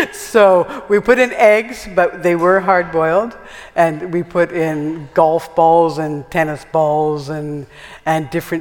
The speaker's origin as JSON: {"language": "English", "town": "Winnipeg", "region": "Manitoba", "country": "Canada", "tie": "born or raised there", "said": "I grew up in Winnipeg"}